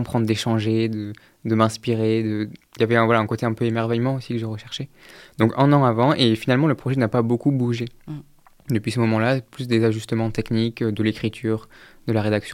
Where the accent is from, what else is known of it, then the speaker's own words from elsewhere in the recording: Bordeaux, Nouvelle-Aquitaine, France; je viens de Bordeaux, donc c'est pas trop loin.